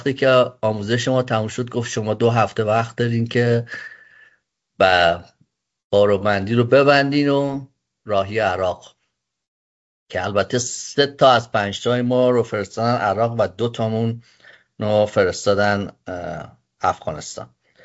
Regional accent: Iran; now in United States; دیدم که به عنوان یه ایرانی یه فرصتیه

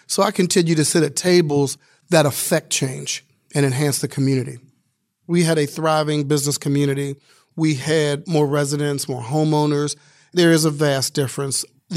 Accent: Pittsburgh, Pennsylvania, United States; born there

